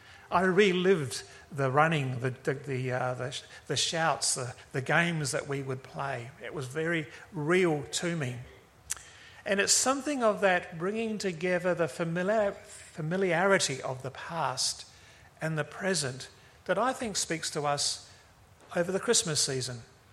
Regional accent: Auckland, New Zealand; I grew up in Auckland, I'm a Kiwi by birth

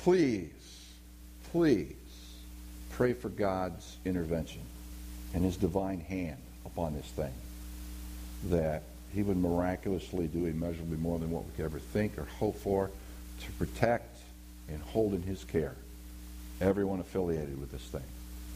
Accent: New York, United States; Oh, I'm from the East Coast. So. New York.

